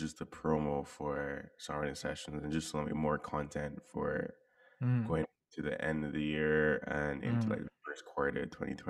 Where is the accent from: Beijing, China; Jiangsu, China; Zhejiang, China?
Beijing, China; accent: Beijing; now in Canada; Like I'm not, like, I still got my Beijing accent when they talk. Never lose that.